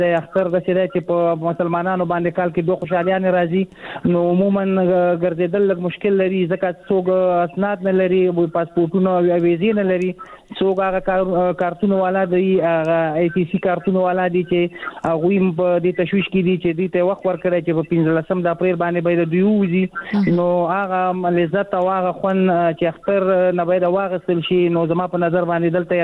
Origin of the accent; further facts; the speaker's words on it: Afghanistan; now in Pakistan; تاسو پوهیږئ مونږ په افغانستان، په پاکستان کې کډوال یو، مهاجر یو